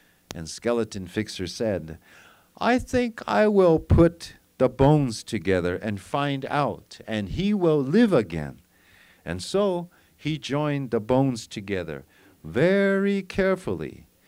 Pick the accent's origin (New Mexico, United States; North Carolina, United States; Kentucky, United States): New Mexico, United States; McCarty's; I grew up in McCarty's, and looking straight due north of McCarty's is Mount Taylor or Kaweeshtima